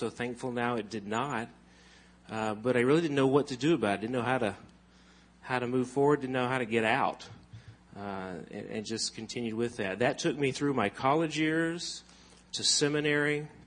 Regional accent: Cleveland, Tennessee, United States; I grew up in Tennessee. I was, for most of my school years, was in a city, Cleveland, Tennessee, southeast Tennessee.

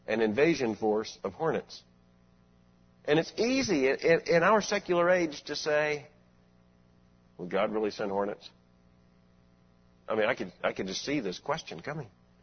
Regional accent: Florida, United States; I grew up in Florida. We went out on camping trips. I was a Boy Scout.

